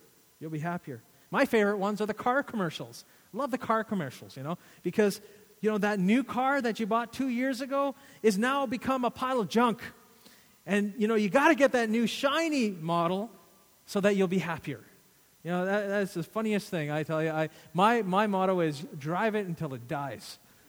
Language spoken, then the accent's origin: English; Canada; I enjoy being a Canadian. I had a chance to go back to India where my parents were from, and I thought, thank you, Lord, that I'm a Canadian.